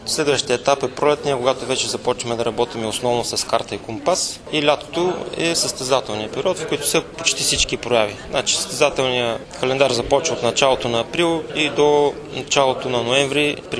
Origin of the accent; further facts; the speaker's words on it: Velingrad, Pazardzhik Province, Bulgaria; born there; Роден съм в Велинград, завършил съм Национална спортна академия с специалност треньор по ориентиране. 12 години съм в този град.